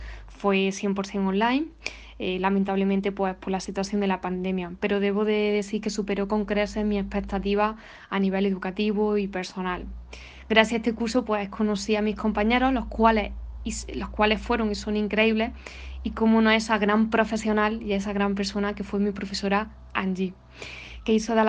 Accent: Baena, Andalusia, Spain; soy de Baena

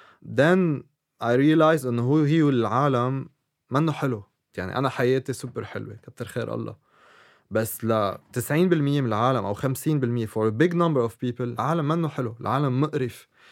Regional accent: Lebanon; بعدين بيقول لي انت من وين؟ بقول له انا من لبنان.

